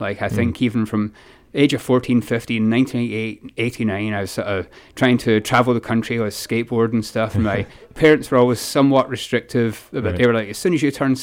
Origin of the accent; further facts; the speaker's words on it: Glasgow, Scotland, United Kingdom; It was a year that I turned 16, in the January of 16. I come from Glasgow